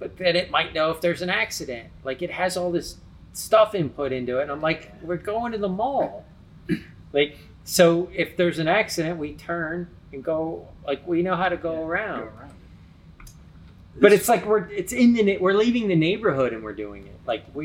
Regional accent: Miami, Florida, United States; So I grew up in Miami. So wasn't Adam Walsh in Miami or yes.

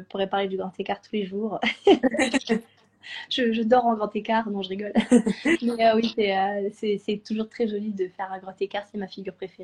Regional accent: Toulouse, Occitanie, France; je suis toulousaine.

